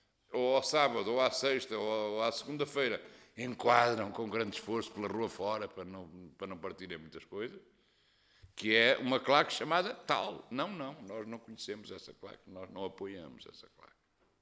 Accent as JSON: {"language": "Portuguese", "region": "Norte", "country": "Portugal", "said": "eu que sou do Norte, e que venho e vou todos os fins de semana para lá"}